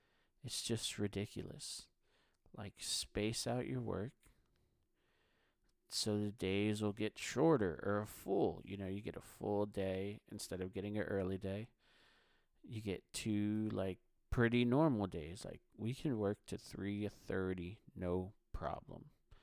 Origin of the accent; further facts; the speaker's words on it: Philadelphia, Pennsylvania, United States; I'm from Philly. Like, I am Philly through and through, and I pull no punches.